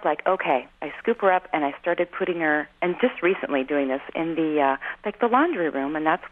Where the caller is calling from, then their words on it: Anchorage, Alaska, United States; I'm calling from Anchorage, Alaska.